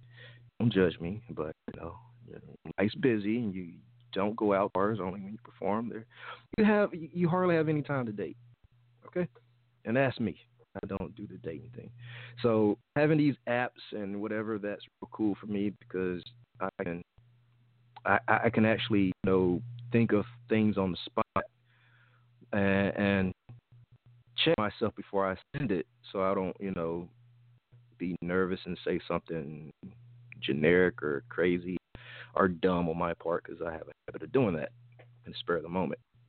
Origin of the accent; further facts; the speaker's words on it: Mississippi, United States; I'm from the South, Mississippi, as a matter of fact, the belly of the South.